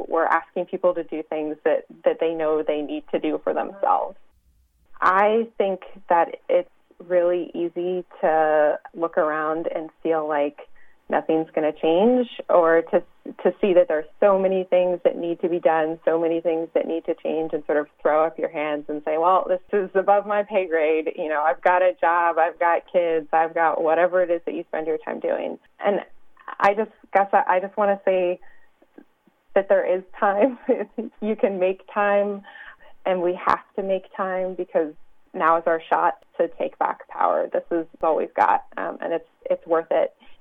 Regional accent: Ohio, United States; also born or lived in Northeast US; So I grew up in the Midwest, not too far from here, about 5 minutes from the Indiana border in Ohio. And I graduated and I moved away and lived in the Northeast for about 10 years and came back to the Midwest

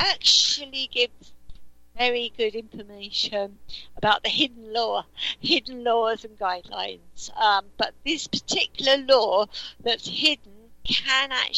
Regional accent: England, United Kingdom; I am from England, yes.

